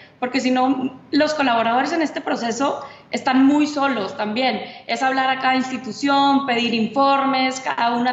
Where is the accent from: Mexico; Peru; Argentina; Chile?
Mexico; Monterrey, Nuevo León; crecimos jugando fútbol juntas en Monterrey, en México.